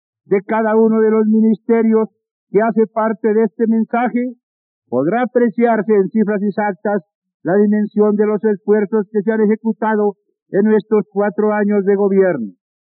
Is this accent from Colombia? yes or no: yes; Colombia; y como colombiano, las muertes ocurridas